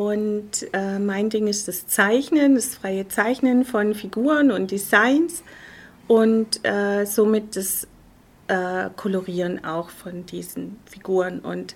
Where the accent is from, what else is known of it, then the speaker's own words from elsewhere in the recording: Göppingen, Baden-Württemberg, Germany; Ich komme aus Göppingen, das ist direkt zwischen, oder also ja, genau mitten zwischen Stuttgart und Ulm. Mhm. Am Fuß der Schwäbischen Alb